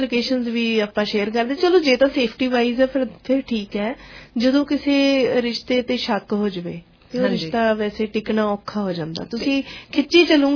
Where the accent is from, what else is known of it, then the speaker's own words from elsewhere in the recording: Punjab, India; moved away; ਜਦੋਂ ਕਦੀ ਵੀ ਮੈਂ ਕਹਿੰਦੀ ਕਿ ਮੈਂ ਦੁਆਬੇ ਤੋਂ ਹਾਂ ਤਾਂ ਕਈ ਲੋਕੀ ਫਿਰ ਥੋੜਾ ਸੋਚ ਚ ਪੈ ਜਾਂਦੇ ਆ